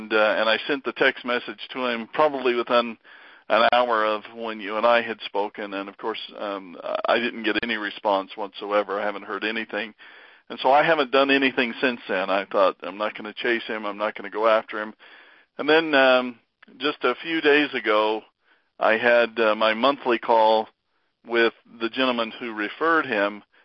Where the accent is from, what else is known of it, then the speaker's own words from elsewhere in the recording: North Carolina, United States; Watched it all the time as a kid, and growing up in North Carolina, you were. It was almost required watching.